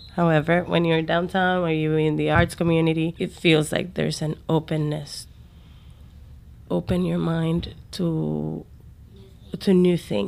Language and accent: English; Quebradillas, Puerto Rico; And I am from Puerto Rico, a town in the northwest coast called Quebradillas. And I was born in March 19th, 1976.